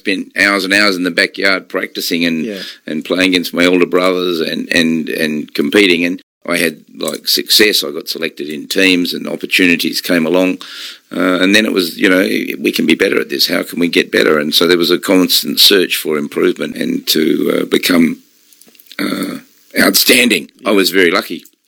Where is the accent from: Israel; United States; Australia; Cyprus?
Australia; Perth, Western Australia; Was born in Perth. I grew up in Perth. It's a fantastic place.